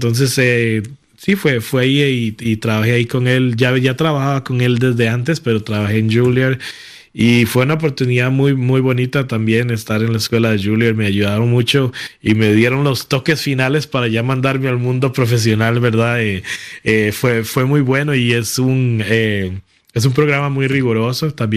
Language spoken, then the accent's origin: Spanish; Costa Rica; Fue la primera vez que salí de Costa Rica en toda mi vida. Yo vengo de un barrio pequeño y todo.